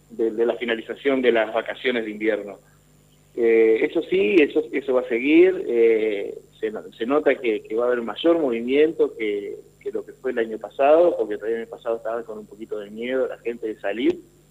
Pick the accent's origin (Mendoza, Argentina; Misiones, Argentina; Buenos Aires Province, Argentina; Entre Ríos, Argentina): Entre Ríos, Argentina; Santa Elena; yo soy de Santa Elena, estamos a 20 minutos de la ciudad de La Paz.